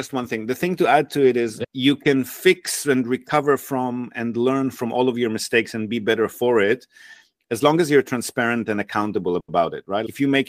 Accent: Australia; now in Japan; I came from Australia

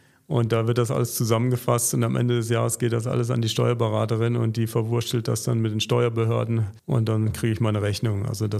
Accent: Germany; now in Switzerland; Nee, ich bin Deutscher. Ich wohne nur in der Schweiz.

